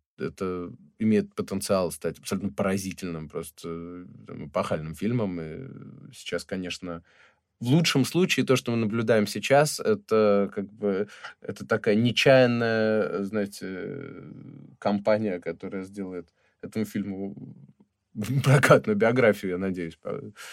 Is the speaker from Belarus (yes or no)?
no; United States; now in Russia; я никогда не был россиянином и не являюсь им. Я не эмигрант из России и уж точно не политический эмигрант. Я все-таки американец, который много сотрудничает с Россией.